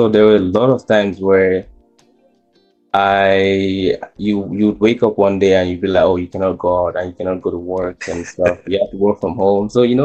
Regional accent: Nigeria; moved away as an adult; also born or lived in China; I'm from Nigeria. And I moved to China in 2012 to study, to do my bachelor's. I was in Nanjing for a year, and then I moved to Beijing.

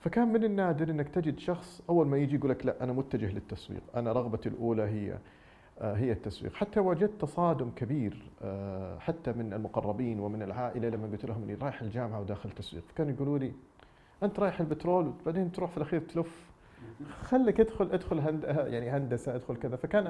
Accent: Riyadh, Riyadh Province, Saudi Arabia; also born or lived in Jeddah; أنا ولدت وعشت وترعرعت بداية أيامي في مدينة الرياض، وهذه معلومة ما يعرفها الكثير، ثم درست المتوسطة في الرياض. بعد ذلك انتقلت.

